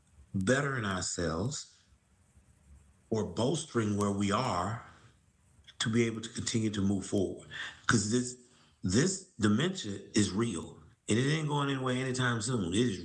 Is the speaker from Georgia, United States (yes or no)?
yes; Macon, Georgia, United States; So I'm from Macon, Georgia, country town, Macon, Georgia, right?